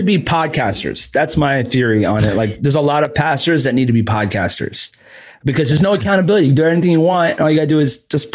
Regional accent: New York, United States; I'm from New York.

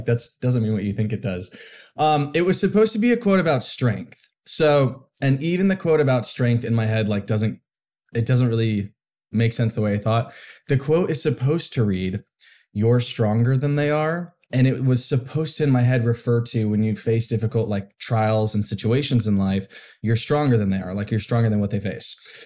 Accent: Temecula, California, United States; also born or lived in Vermont; I grew up in, born in Vermont, grew up in SoCal. I grew up mostly in Temecula, which is in between San Diego and Los Angeles for people who aren't familiar.

